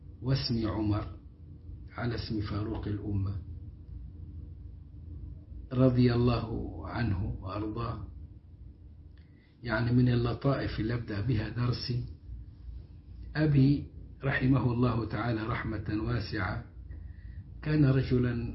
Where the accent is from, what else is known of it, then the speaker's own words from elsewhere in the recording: Egypt; على طريقتنا كمصريين،